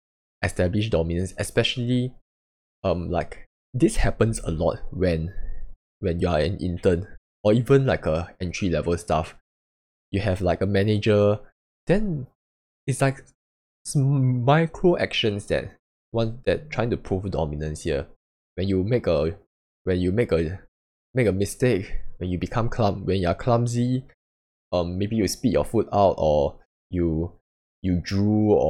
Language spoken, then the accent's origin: English; Singapore; I think as a Singaporean, our vocab is very limited.